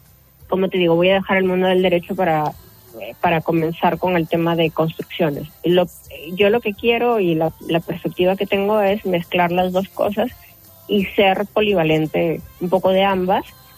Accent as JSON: {"language": "Spanish", "country": "Peru", "lives_now": "Spain", "said": "porque en mi país yo trabajé en lo que es la normalización del Reglamento Nacional de Edificaciones"}